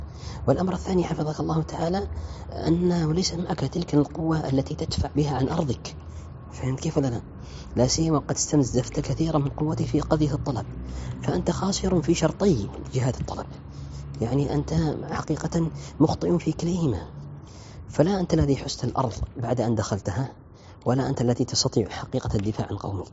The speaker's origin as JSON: {"language": "Arabic", "country": "Malaysia", "second_language": "Arabic", "said": "عندنا في ماليزيا في بلادي هنا"}